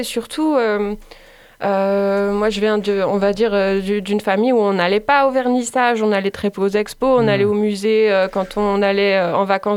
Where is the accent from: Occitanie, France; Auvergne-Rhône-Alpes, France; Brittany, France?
Occitanie, France; Montpellier; moved away as an adult; sur Montpellier. J'ai grandi ici, quand même.